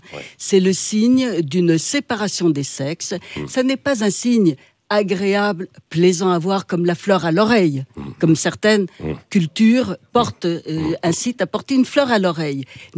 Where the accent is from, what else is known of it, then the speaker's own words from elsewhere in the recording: France; Moi, je suis française, je suis laïque, je suis mécréante